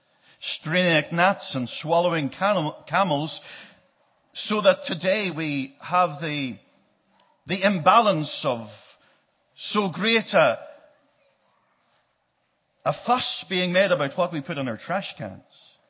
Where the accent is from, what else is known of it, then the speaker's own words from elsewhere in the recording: Ireland; I love that color. I come from the Emerald Isle. You know that. And there's something of Ireland in heaven, I discover.